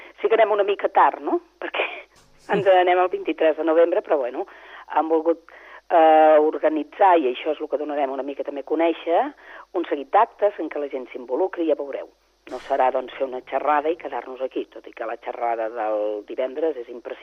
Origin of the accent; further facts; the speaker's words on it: Reus, Catalonia, Spain; per exemple, jo que sóc reusenca